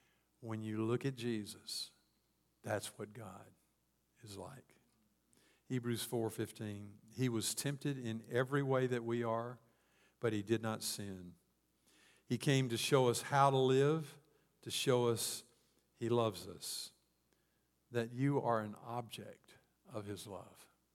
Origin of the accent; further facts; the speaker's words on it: Mississippi, United States; I mean, I grew up in Mississippi in a little bitty podunk town.